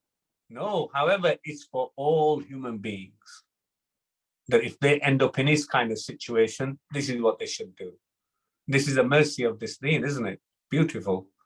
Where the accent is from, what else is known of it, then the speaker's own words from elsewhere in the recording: Bradford, Yorkshire and the Humber, United Kingdom; I was brought up in Bradford in Yorkshire.